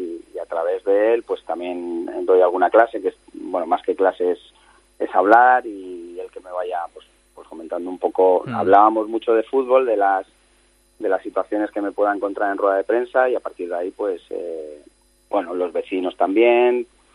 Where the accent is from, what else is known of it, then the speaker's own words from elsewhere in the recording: Madrid, Community of Madrid, Spain; me siento vallecano, madrileño, español